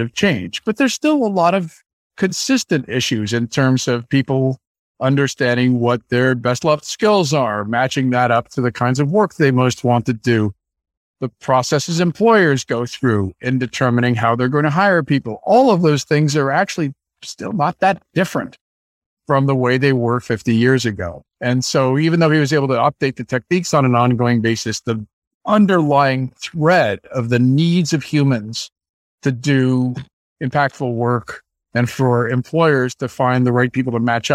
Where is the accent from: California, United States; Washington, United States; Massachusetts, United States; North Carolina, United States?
California, United States; San Francisco; So I grew up in San Francisco.